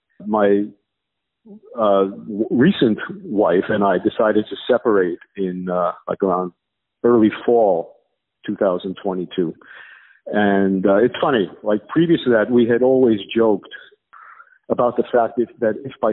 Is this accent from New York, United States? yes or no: yes; New York City, New York, United States; also born or lived in Canada; I actually grew up in New York City, although I've lived in Canada. I mean, before coming here, I did live in Canada for about 15 years, and I'm a permanent resident there. But I'm still a citizen of the United States